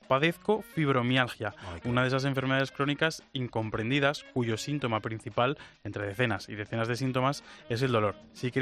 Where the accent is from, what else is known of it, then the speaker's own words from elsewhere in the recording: Zaragoza, Aragon, Spain; Dori Buñuales, por ejemplo, es de mi tierra, de Zaragoza